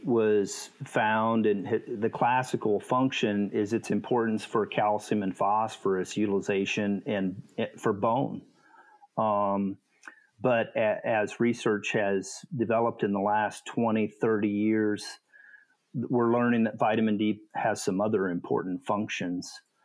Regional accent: United States; I thought that was that was odd for me being an American where we don't have haven't had that limitation.

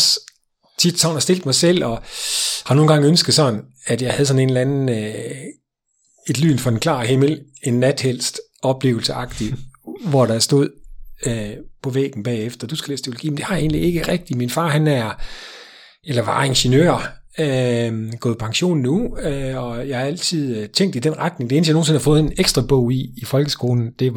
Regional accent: Aarhus, Central Denmark Region, Denmark; Jeg er Aarhus-dreng. Født i Aarhus, vokset op lidt uden for Aarhus, har gået i gymnasiet her.

